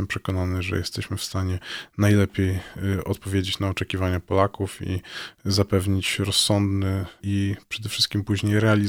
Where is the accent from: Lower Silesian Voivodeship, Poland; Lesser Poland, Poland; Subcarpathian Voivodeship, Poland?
Lower Silesian Voivodeship, Poland; Wrocław; No, się urodziłem we Wrocławiu i mieszkałem tu przez wiele lat. Tutaj kończyłem szkołę